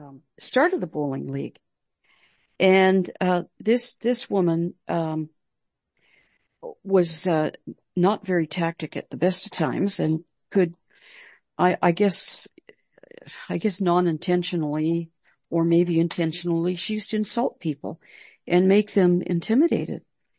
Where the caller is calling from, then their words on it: Toronto, Ontario, Canada; This is in Toronto, Ontario, Canada. I'm calling from Canada.